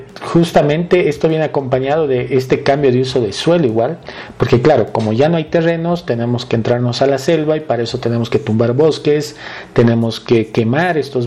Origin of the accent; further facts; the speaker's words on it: Bolivia; Pues somos nosotros los bolivianos, porque es muy poca de esta producción que sale de nuestro país.